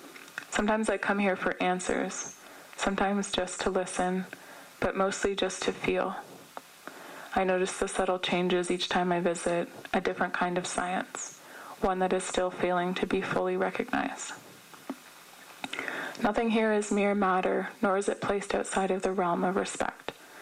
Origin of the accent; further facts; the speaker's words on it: Kuriangi Station, New South Wales, Australia; I am in Kamaragal country, and with all due respect, this is not my country. We are from Kuriangi Station, Rocky Creek, not far from Myall Creek